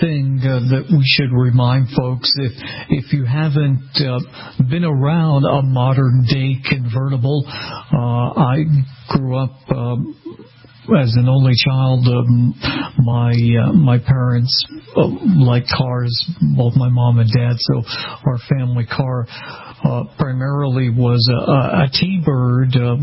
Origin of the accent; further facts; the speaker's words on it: Boston, Massachusetts, United States; and I'm from Boston, and this is an Acton, Massachusetts-based company, so it's from my home state.